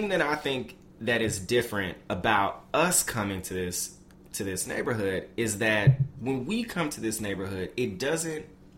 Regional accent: Memphis, Tennessee, United States; I'm from Memphis. I'm from North Memphis.

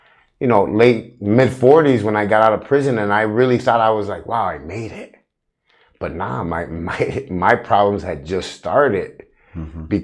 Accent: Chicago, Illinois, United States; You know, growing up in Chicago and then growing up with, you know, parents that really weren't there.

